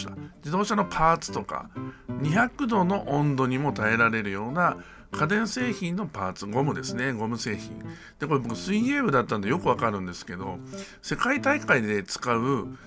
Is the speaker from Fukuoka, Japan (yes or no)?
yes; Fukuoka, Japan; accent: Hakata dialect; しきらんないと博多弁出ちゃった、ごめんなさい